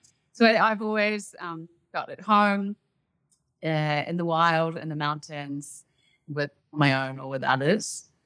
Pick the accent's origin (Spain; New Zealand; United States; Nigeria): New Zealand; I grew up in New Zealand. I grew up on a farm